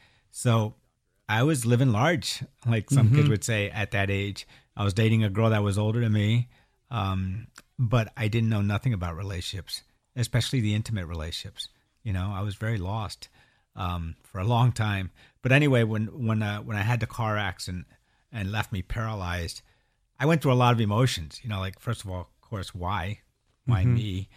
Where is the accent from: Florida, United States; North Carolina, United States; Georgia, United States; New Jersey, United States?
New Jersey, United States; Dover; Well, I was born in a small town called Dover, New Jersey. I come from Jersey.